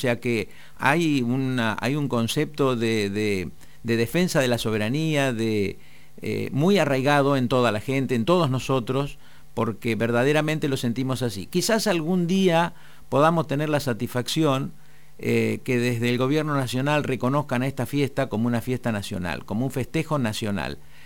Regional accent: Buenos Aires, Argentina; Bonaerense del distrito más austral de la provincia de Buenos Aires y el único distrito bonaerense que es patagónico.

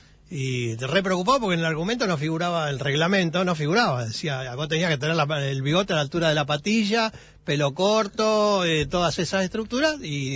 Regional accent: Villa Ballester, Buenos Aires Province, Argentina; De Villa Ballester.

